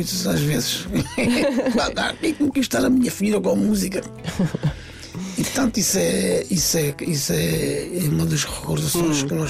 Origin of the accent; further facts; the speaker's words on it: Cape Verde; E isso também marcou-me um pouco da minha adolescência lá em Cabo Verde.